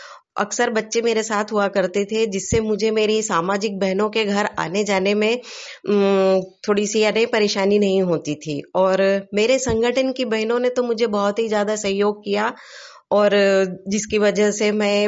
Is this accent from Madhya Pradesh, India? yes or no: yes; Athner, Madhya Pradesh, India; मैं आठनेर से हूँ, विकास नगर।